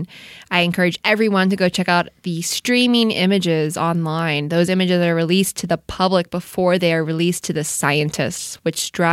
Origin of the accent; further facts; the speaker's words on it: California, United States; I am. I grew up in Orange County, so LA proper, not so much, but Southern California has always been my home